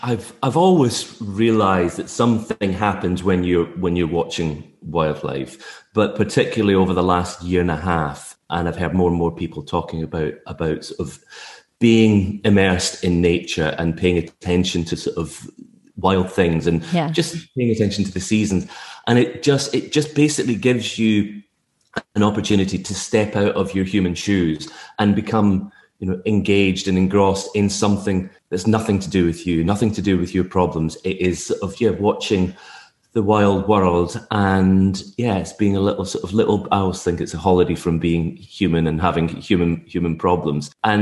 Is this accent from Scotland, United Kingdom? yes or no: yes; Tobermory, Scotland, United Kingdom; As we said, growing up on the Isle of Mull, there was lots to explore in and around Tobermory, where I lived.